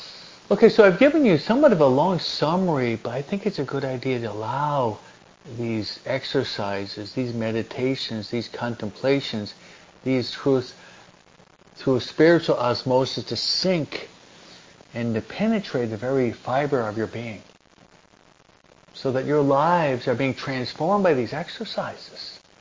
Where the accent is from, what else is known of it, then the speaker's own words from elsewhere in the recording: New York, United States; also born or lived in New Jersey; I was brought up and raised in New York and New Jersey.